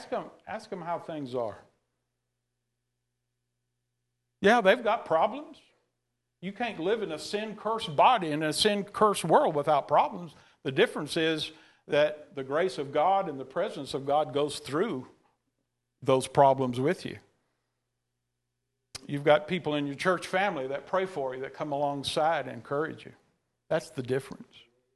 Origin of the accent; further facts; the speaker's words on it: Texas, United States; I mean, I'm from East Texas, so it seems simple to me.